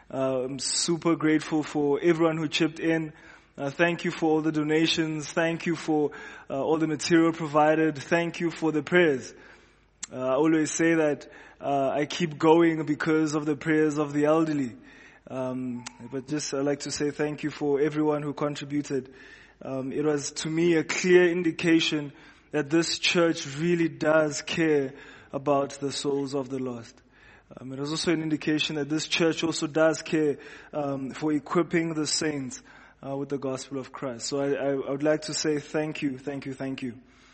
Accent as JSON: {"language": "English", "country": "South Africa", "said": "For me as a South African, I felt like a furnace."}